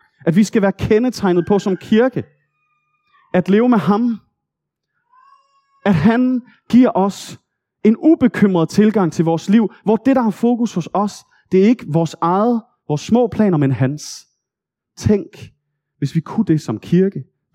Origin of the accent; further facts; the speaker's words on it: Region of Southern Denmark, Denmark; da jeg var barn på Nordfyn i min forældres have.